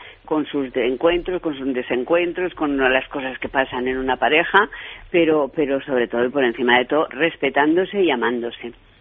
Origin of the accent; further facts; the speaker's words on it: Valladolid, Castile and León, Spain; now in Madrid, Spain; De Madrid, porque, bueno, llegué de Valladolid allí a trabajar y lo conocí allí